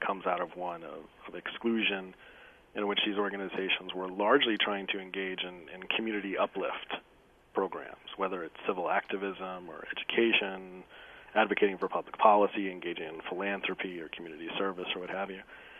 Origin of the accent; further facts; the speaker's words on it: the South, United States; But I grew up in the South and in a predominantly black neighborhood